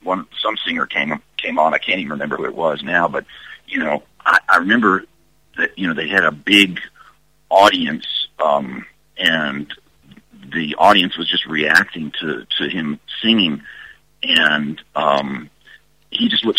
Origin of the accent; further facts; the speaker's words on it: Birmingham, Alabama, United States; Well, of course, growing up in Birmingham, that was the first place and the closest place I could get to.